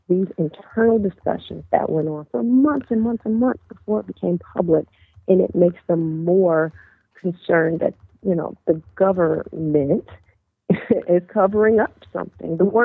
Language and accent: English; Detroit, Michigan, United States; moved away as an adult; also born or lived in Portland; So yeah, I'm born and raised in Detroit, from Detroit, educated in Detroit public schools, and went away right after school, did an internship at the New York Times, and after that, I did the Oregonian.